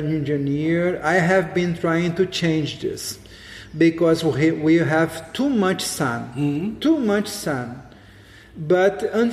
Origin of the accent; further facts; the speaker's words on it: South Region, Brazil; born there; English is a second language; But unfortunately, I was born in South Brazil. But even in South Brazil, I have our summer is so hot.